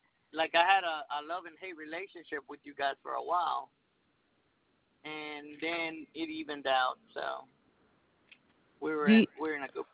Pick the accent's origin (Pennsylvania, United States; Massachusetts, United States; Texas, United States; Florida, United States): Texas, United States; Lindale; Yeah, but so I come from Lindale. So with me coming from Lindale, you know, it's like 20 miles away from Tyler.